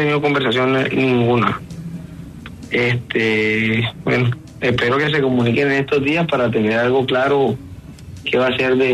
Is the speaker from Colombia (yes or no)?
yes; Caribbean Region, Colombia; Soy costeño